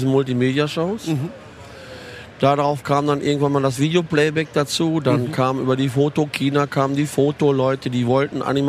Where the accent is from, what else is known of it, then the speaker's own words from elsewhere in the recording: Paderborn, North Rhine-Westphalia, Germany; ich komme aus Paderborn, was liegt näher?